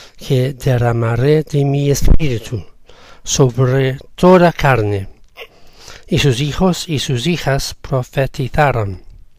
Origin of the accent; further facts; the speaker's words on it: Fuengirola, Andalusia, Spain; de Fuengirola en España.